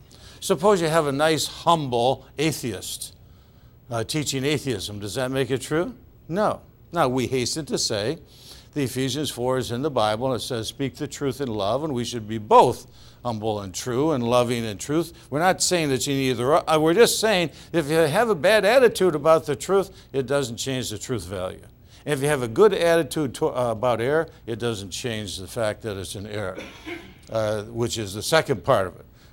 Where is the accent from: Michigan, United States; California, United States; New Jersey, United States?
Michigan, United States; Detroit; And I was raised in Detroit, Michigan.